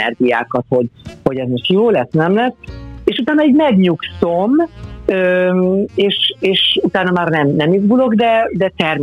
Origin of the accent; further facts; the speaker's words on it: Debrecen, Hajdú-Bihar, Hungary; mert ez Debrecenben, én debreceni vagyok